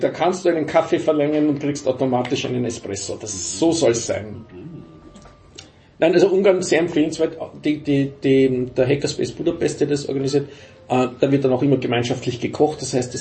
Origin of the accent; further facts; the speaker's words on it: Vienna, Austria; Und als Wiener hatten wir ja einen gewissen Ruf.